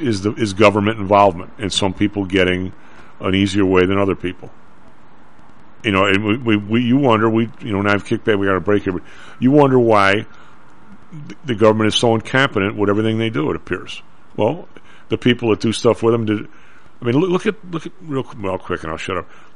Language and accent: English; Ireland; Because being Irish, you have both, right?